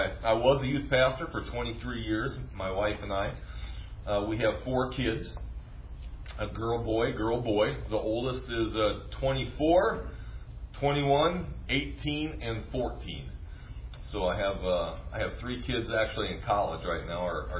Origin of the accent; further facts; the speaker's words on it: Mattoon, Illinois, United States; also born or lived in Alton, United States / Moline, United States; so I grew up in Illinois. I actually lived, when I was very young, we lived actually in Alton, Illinois, just across the river near in St. Louis. And then we moved up to not far from Champaign, Mattoon.